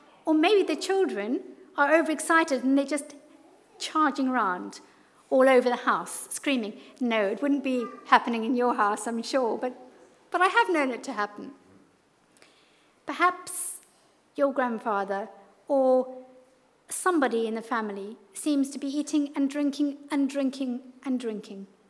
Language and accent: English; Zimbabwe; I grew up in Zimbabwe, and we had quite a big yard